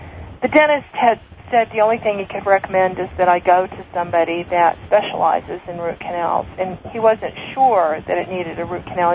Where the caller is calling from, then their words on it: Tucson, Arizona, United States; I'm calling from Tucson, Arizona.